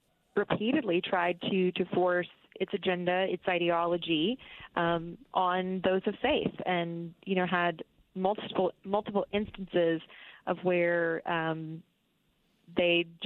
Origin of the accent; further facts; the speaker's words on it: South Carolina, United States; In my home state of South Carolina, Miracle Hill Ministries, they were directly threatened